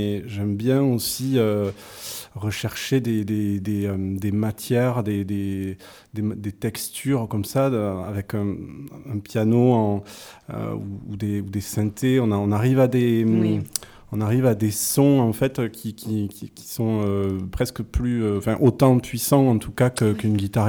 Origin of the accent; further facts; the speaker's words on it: Occitanie, France; Moi je suis originaire d'Ariège